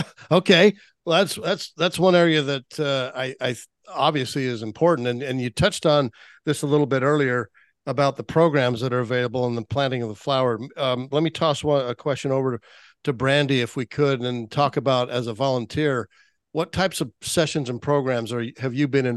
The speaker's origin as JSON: {"language": "English", "region": "Utah", "country": "United States", "tie": "born or raised there", "said": "A lot of you know that I grew up in Utah and spent a lot of time in the mountains as a kid growing up."}